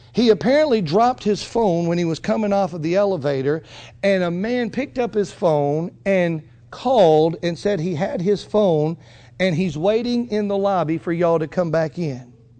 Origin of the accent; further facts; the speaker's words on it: Mississippi, United States; moved away; When I moved to the Carolinas, man, I'm from Mississippi. All we know about in Mississippi is football, baseball, and basketball.